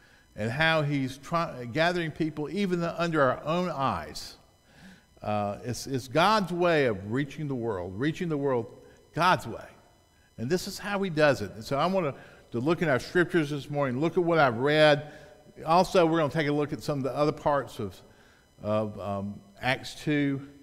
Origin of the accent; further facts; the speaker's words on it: the South, United States; just like when I grew up in the South, the thunderstorms would come in the afternoon, just like those monsoons in Denver.